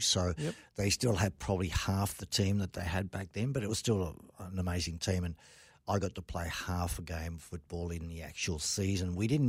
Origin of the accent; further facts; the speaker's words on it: Italy; moved away; also born or lived in Cairo; I was born in Cairo. I was only there for 3 months. My parents happened to be there at the time, and then we migrated back to Italy, where I was there till the age of 8.